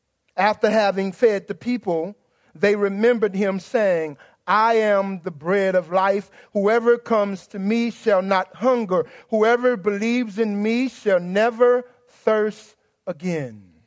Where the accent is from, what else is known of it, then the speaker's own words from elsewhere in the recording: New Orleans, Louisiana, United States; I am from New Orleans, and every now and then it comes forth.